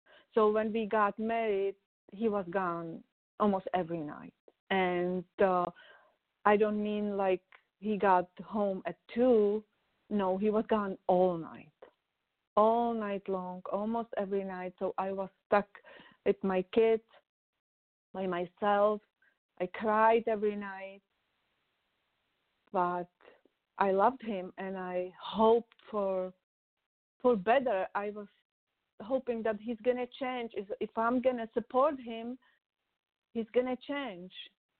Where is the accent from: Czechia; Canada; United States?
Czechia; English is a second language; I was born in Czech Republic behind the Iron Curtain. I was born in 1967, and the Russians came 1968, so I was there the whole time.